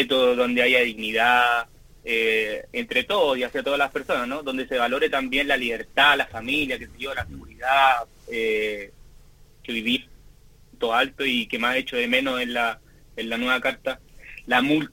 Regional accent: Chile; lo que tenemos que hacer, yo creo como chileno, es desechar la nueva.

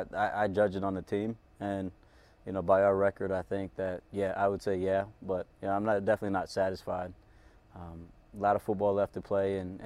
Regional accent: Kansas, United States; I'm from Kansas. I've had all types of weather.

